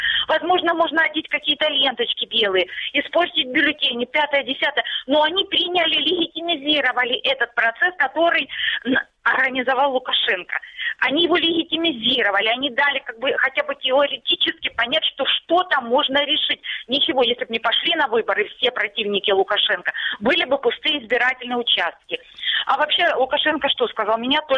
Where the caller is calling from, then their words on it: Starobilsk, Luhansk Oblast, Ukraine; Старобельск.